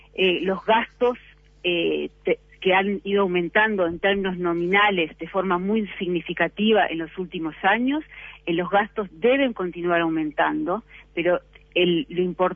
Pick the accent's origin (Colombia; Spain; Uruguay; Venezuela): Uruguay; Como uruguayo, todos sabemos que la inflación está por encima